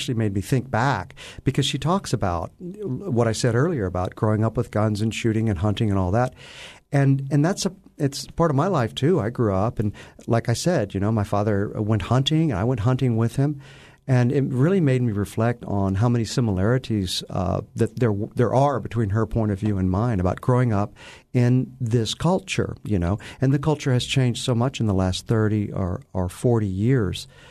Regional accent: the South, United States; I grew up in the South, and there were guns in the closet of my bedroom when I was, you know, a kid.

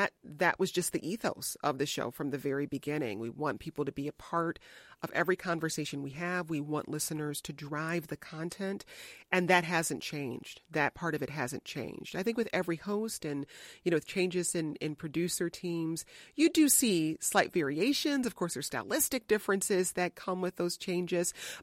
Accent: Midwest, United States; Because I grew up in the Midwest, I have spent most of my career in the Midwest.

